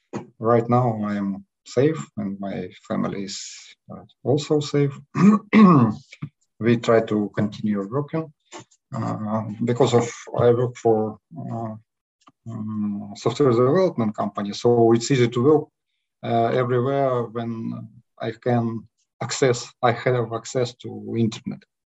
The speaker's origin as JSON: {"language": "English", "town": "Kharkiv", "region": "Kharkiv Oblast", "country": "Ukraine", "second_language": "English", "said": "Originally, I am from Kharkiv. It's in the eastern part of Ukraine, next to Russia. And my native city was one of it was the first under Russian aggression."}